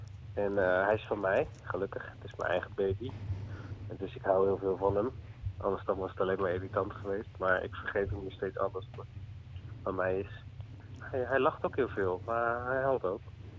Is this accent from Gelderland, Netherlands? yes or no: yes; Apeldoorn, Gelderland, Netherlands; also born or lived in Utrecht; now in Rotterdam, Netherlands; Ik kom uit Apeldoorn, hè, het oosten des lands. En toen ben ik heel lang in Utrecht gezeten.